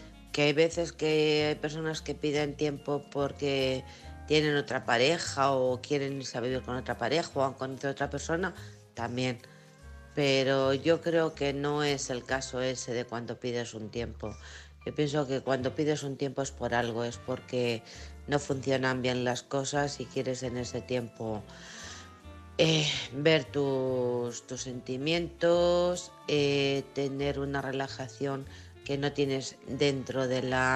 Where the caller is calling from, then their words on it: Alcorcón, Community of Madrid, Spain; de Alcorcón.